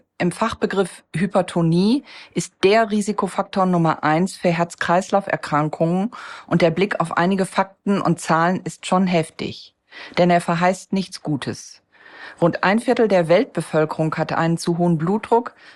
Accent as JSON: {"language": "German", "region": "Hamburg", "country": "Germany", "said": "Wir kommen beide aus Hamburg."}